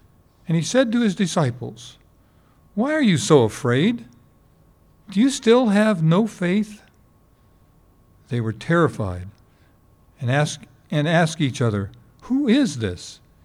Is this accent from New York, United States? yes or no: yes; New York, United States; I was born in Ithaca and lived in a little town near there.